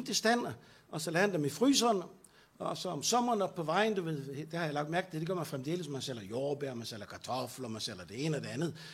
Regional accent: Bornholm, Capital Region of Denmark, Denmark; Jeg kommer fra Bornholm

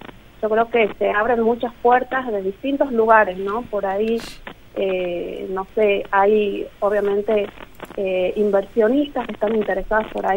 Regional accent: Jujuy, Argentina; now in Tucumán, Argentina; yo vivo en Tucumán, soy de Jujuy, o sea, vine a estudiar acá, me quedé

